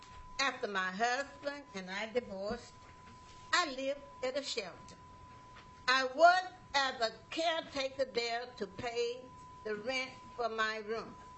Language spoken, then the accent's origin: English; Mississippi, United States; I grew up in Mississippi. My mother was a sharecropper.